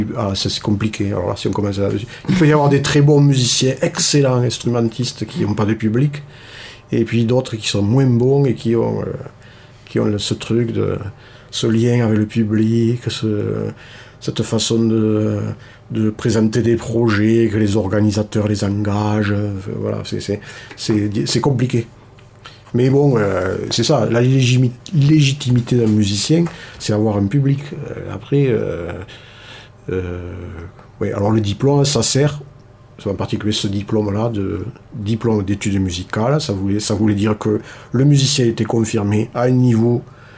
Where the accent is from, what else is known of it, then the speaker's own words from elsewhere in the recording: Toulouse, Occitanie, France; now in Cardaillac, France; Alors, natif de Toulouse.